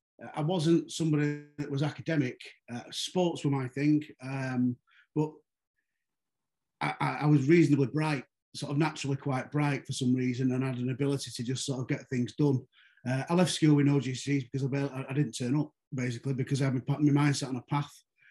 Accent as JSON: {"language": "English", "town": "Manchester", "region": "North West England", "country": "United Kingdom", "tie": "born or raised there", "said": "I grew up in Manchester. I certainly wasn't born in a silver spoon background. I was brought up on a pretty rough council estate in Manchester. Second generation Irish parents, come from a big Irish sort of extended family."}